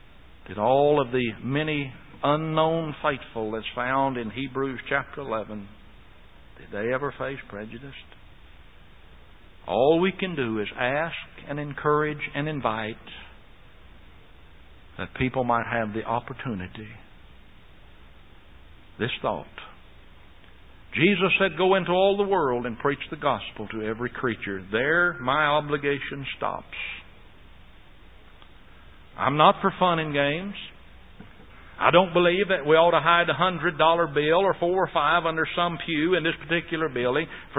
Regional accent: Oklahoma, United States; just as there was and is in my home state of Oklahoma.

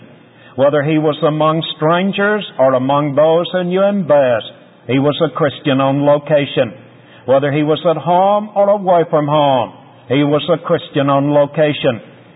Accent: Tennessee, United States; It kind of reminds me of something that happened in my home state of Tennessee a number of years ago.

